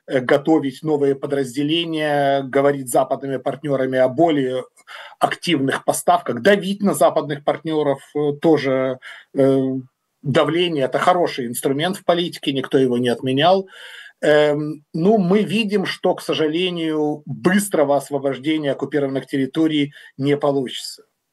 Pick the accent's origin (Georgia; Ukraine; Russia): Ukraine; я лично, я родился и вырос в Украине